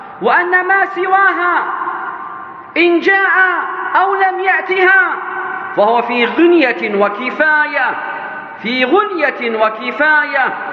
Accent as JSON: {"language": "Arabic", "country": "Yemen"}